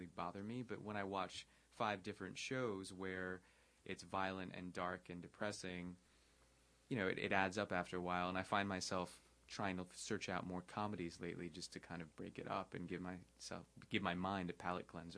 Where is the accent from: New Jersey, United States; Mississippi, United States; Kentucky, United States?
New Jersey, United States; Livingston; A town called Livingston, so kind of north central Jersey.